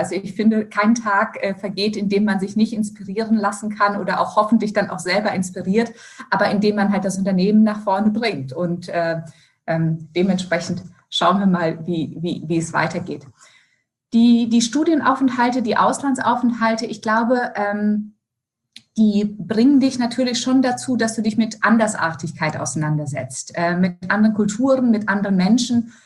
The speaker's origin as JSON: {"language": "German", "country": "Brazil", "tie": "born or raised there", "said": "Ich bin ja in Brasilien aufgewachsen, bin Brasilianerin, deshalb war Buenos Aires ein bisschen schwierig, weil die stolzen Argentinier fanden natürlich meinen brasilianischen Akzent im Spanisch"}